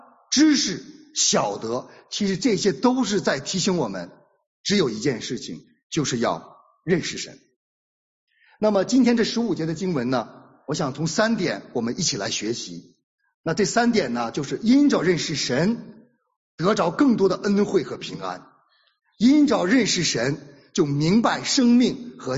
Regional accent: China; 如果说我们中国人说把手伸出来，我们怎么样，是这样对吧，把手伸出来。

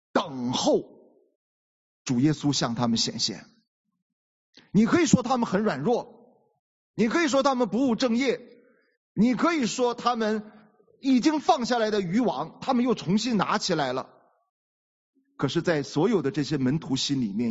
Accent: China; 我们中国人的文化有一个特点，我们中国人的文化都是要和神明保持距离的。

